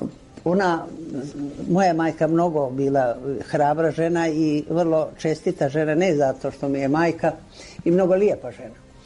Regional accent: Piperi, Montenegro; born there; Ja sam rođena u Pipere. Ja sam 1917. rođena. Ja sam iz seljačke porodice.

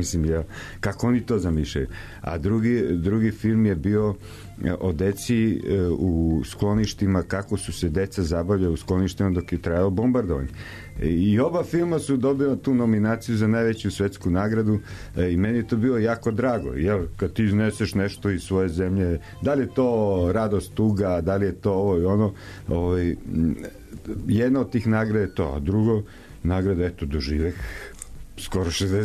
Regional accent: Serbia; born there; to što sam rođen u Srbiji, što živim u Srbiji.

